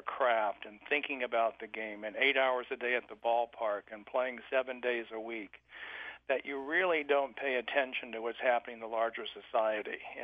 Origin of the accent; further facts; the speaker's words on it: California, United States; I grew up as a Yankee fan in San Francisco